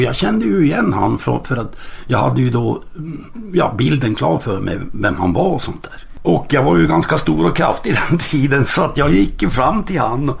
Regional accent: Boden, Norrbotten County, Sweden; när jag kom till Stockholm här uppifrån Boden, där det fanns ju inte en utlänning på kartan ens en gång

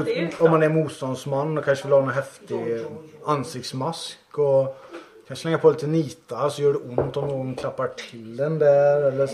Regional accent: Västra Götaland County, Sweden; now in Uddevalla, Sweden; Ja, men inte i hjärtat, jag är från Dalsland.

